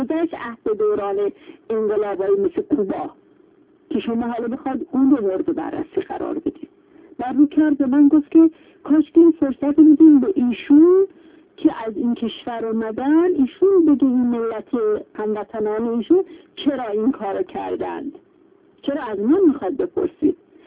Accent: Iran; خب من گفتم من از ایرانم

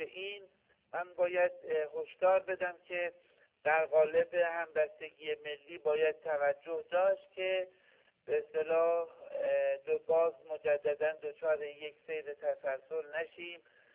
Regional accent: Iran; من هم به عنوان یک ایرانی امیدوارم که روزی به این نتیجه برسیم که باید همبستگی ملی ایجاد شود.

